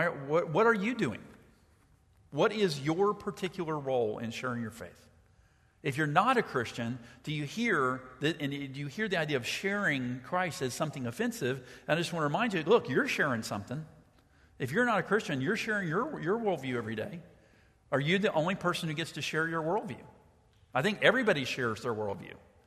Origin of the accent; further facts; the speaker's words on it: Charleston, United States; Where I grew up in Charleston, very secular, very secular.